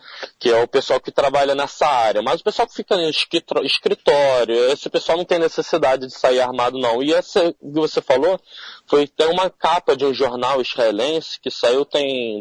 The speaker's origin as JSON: {"language": "Portuguese", "region": "Rio de Janeiro", "country": "Brazil", "tie": "born or raised there", "moved": "as an adult", "said": "Primeiro, eu sou carioca, nascido e criado em Laranjeiras"}